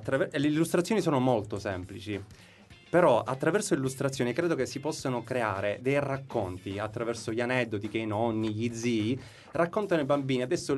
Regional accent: Palermo, Sicily, Italy; io sono nato e cresciuto qui a Palermo e comunque ho un legame particolare con la mia terra

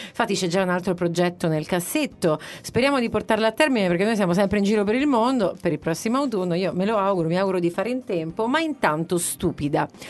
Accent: Rome, Lazio, Italy; now in Sicily, Italy; io sono romana

